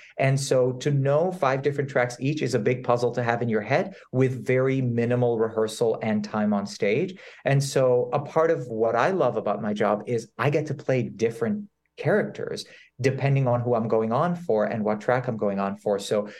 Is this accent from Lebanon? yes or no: yes; Lebanon; moved away; As someone who didn't grow up here, I grew up in Lebanon, I did not know that.